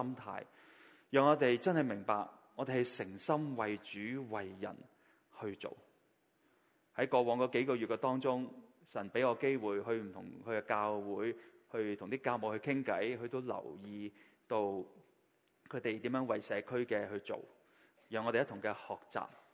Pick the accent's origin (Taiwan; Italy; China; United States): China; Guangdong; 我们广东人都很明白这三个字为什么